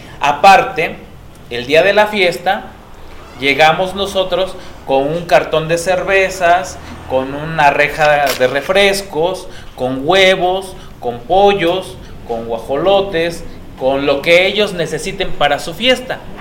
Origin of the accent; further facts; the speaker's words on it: Santa Cruz Xoxocotlán, Oaxaca, Mexico; yo soy de Santa Cruz, Jojocotlán, es un municipio que se rige por partidos políticos, pero que en la comunidad nos seguimos rigiendo por usos y costumbres.